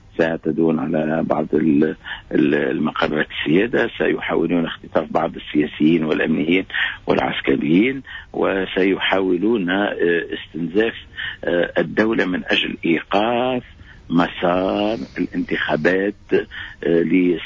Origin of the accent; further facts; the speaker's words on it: Tunisia; وعندنا في تونس